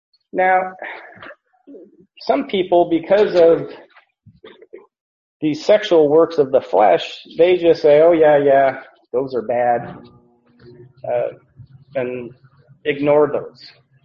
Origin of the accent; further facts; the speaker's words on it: Arizona, United States; but I grew up just outside of Phoenix as a little kid.